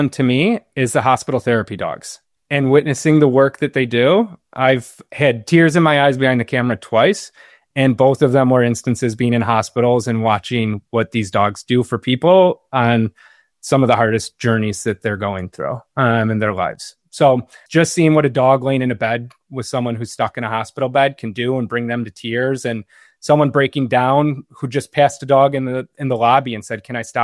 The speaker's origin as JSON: {"language": "English", "town": "Buffalo", "region": "New York", "country": "United States", "tie": "born or raised there", "said": "a portion of sales from the book is going to a cancer institute, Roswell in Buffalo, in my hometown, where my brother works as a doctor."}